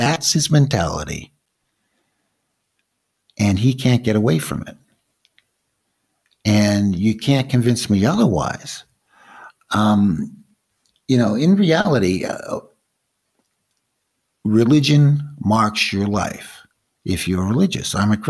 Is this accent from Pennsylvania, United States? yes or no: no; Boston, Massachusetts, United States; It all started in Massachusetts, and quite frankly, I'm a Bostonian.